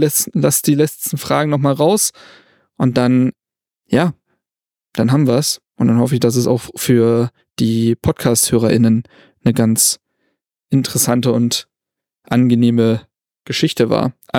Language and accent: German; Berlin, Germany; Nee, ich komme ja aus Berlin und kann dann bei meinen Eltern unterkommen